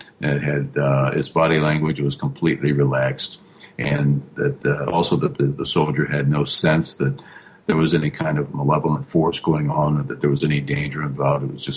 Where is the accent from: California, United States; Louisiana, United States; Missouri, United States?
Missouri, United States; moved away as an adult; I was born and raised in Missouri, but I left there when I went to the military. Then when I got out, I came out east, and I really never looked back